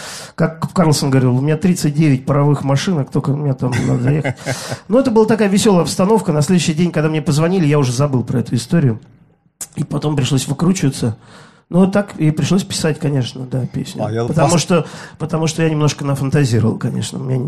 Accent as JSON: {"language": "Russian", "town": "Tartu", "region": "Tartu County", "country": "Estonia", "tie": "born or raised there", "said": "Я родился в Советском Союзе, в городе Тарту. То есть даже не в Советском, ну как, Эстонская ССР, да."}